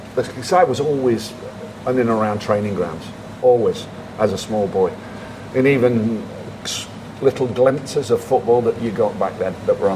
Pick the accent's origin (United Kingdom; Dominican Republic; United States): United Kingdom; I would look at a European striker based on the fact that I'm a British striker and think, God, he's lazy, right?